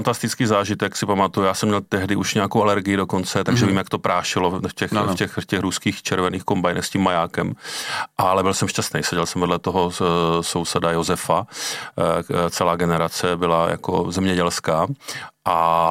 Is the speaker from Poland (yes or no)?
no; Králová, Olomouc Region, Czechia; narodil jsem se kousek od Olomouce v takové malé jako dědince, která se jmenuje Králová, to je jako tam Úničova, Medlov, taková jako u lesa, dědina u lesa, takže kluk z dědiny